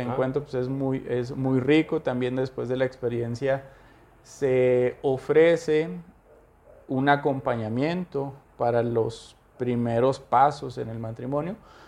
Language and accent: Spanish; Villa Juárez, Mexico; yo crecí allá en Villa Juárez, me tocó ser cholo de allá.